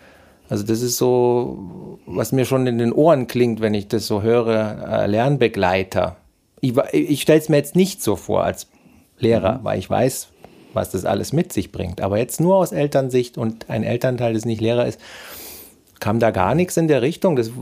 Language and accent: German; Augsburg, Bavaria, Germany; Bei uns in Augsburg